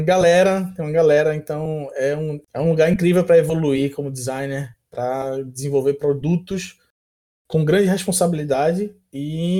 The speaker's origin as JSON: {"language": "Portuguese", "town": "Recife", "region": "Pernambuco", "country": "Brazil", "lives_now": "Rio de Janeiro, Brazil", "said": "Eu sou de Recife, moro no Rio. Cara, no Rio, você ouve o nosso sotaque em todos os corredores, assim."}